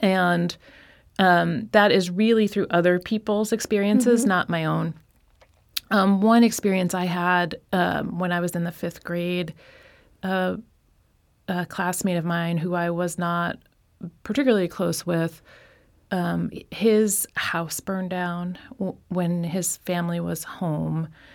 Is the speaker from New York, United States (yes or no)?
yes; Brooklyn, New York, United States; I grew up in Brooklyn, New York.